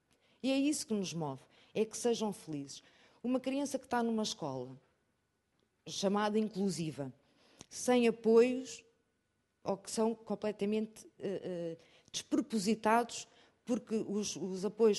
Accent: Castelo Branco, Centro, Portugal; venho de Castelo Branco e acho que valeu muito a pena fazer 500 quilómetros

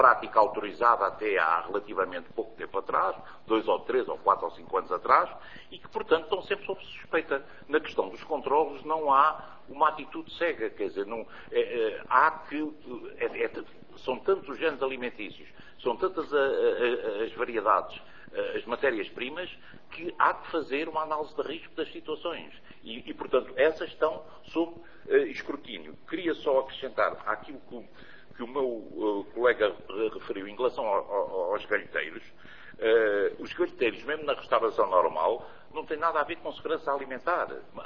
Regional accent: Portugal; e que são meus concidadãos e eu sou português

